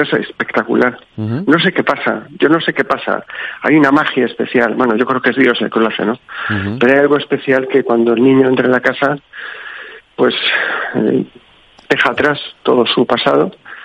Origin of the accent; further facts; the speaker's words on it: Spain; Yo también, como español